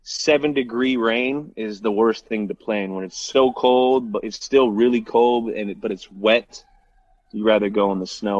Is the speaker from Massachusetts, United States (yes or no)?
no; California, United States; That's who I grew up in the Bay Area.